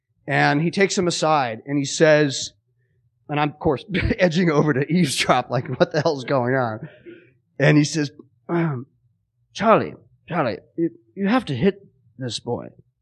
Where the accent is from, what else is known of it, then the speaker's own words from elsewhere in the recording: England, United Kingdom; born there; He cast me because I was born in England